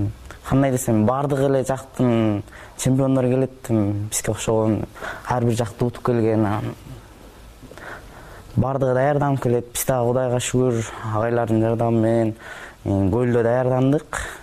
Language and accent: Kyrgyz; Tereksuu, Jalal-Abad Region, Kyrgyzstan; Өзүм мен Жалал Абад областына караштуу Токтоолор районунун Терексуу деген айылында туулуп өскөм. Ал жакта 7-нчи класска чейин окугам.